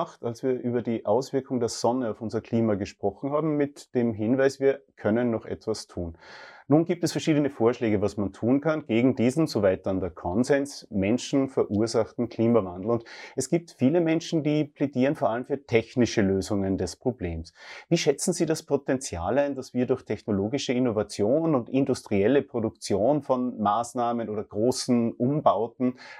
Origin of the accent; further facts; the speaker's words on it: Austria; ich bin Österreicher in einer Stadt.